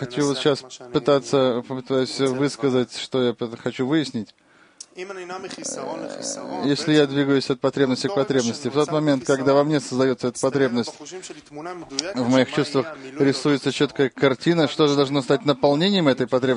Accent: Haifa, Haifa District, Israel; now in Tel Aviv, Israel; Я из Хайфа, сейчас живу в Тель-Авиве.

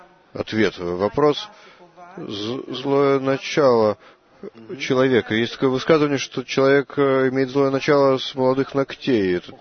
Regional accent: Ramat HaSharon, Central District, Israel; я из Рамат-ха-Шарона, гость.

